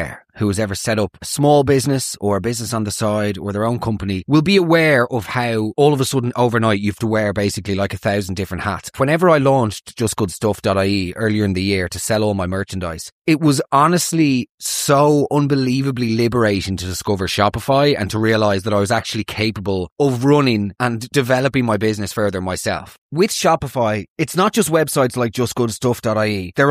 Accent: Killiney, County Dublin, Ireland; Well, adjacent to Dunleary. Around the corner from

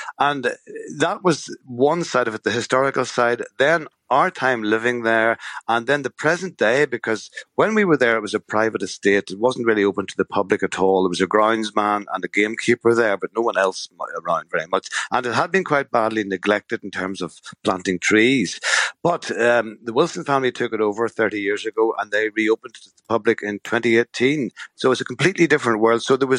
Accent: Northern Ireland, United Kingdom; I grew up in County Tyrone in a village, a small village, but it was the town sort of, you know. I'd never lived in the countryside

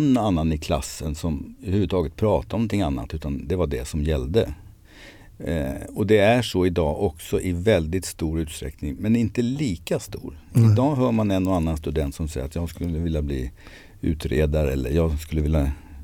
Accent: Stockholm, Stockholm County, Sweden; also born or lived in Mariestad; jag är uppvuxen i Stockholm. Sen bodde jag som tonåring i 6-7 år nere i Västergötland i Mariestad också.

